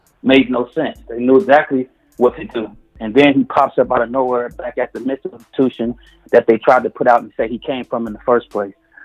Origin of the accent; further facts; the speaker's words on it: Los Angeles, California, United States; Like, I'm from South Central.